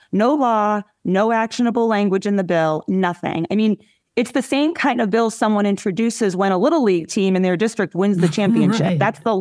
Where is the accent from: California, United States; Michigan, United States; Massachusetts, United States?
Massachusetts, United States; Lowell; I grew up in Lowell, and working class family. My grandparents came here from Brazil and Portugal. My dad was a union iron worker.